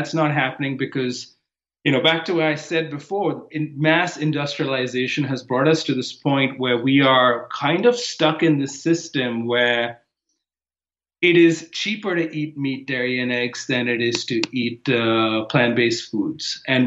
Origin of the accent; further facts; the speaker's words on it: Mumbai, Maharashtra, India; moved away; I didn't grow up in America. I grew up in Bombay, India. And I've seen the shift happen over there over the years as I go back and visit. I've been here now for 16 years.